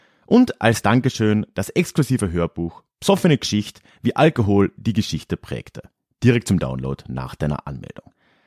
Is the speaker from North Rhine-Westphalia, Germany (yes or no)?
no; Freising, Bavaria, Germany; now in Munich, Germany; ich bin immer noch Stadtführer in Freising, auch wenn ich jetzt in München lebe.